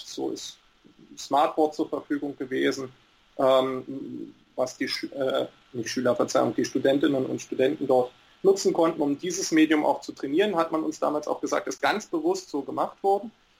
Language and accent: German; Berlin, Germany; now in Baden-Württemberg, Germany; komme gebürtig aus Berlin, bin dort aufgewachsen, habe an der Humboldt-Universität Mathematik und Physik auf Lehramt studiert. Bin dann der Liebe wegen nach Baden-Württemberg gewandert